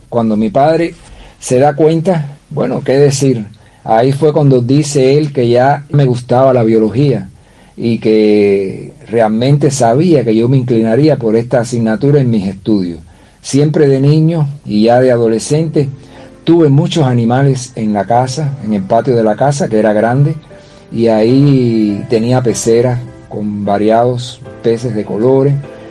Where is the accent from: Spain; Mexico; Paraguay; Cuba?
Cuba; Matanzas; born there; Nací en Matanzas el 25 de mayo de 1957.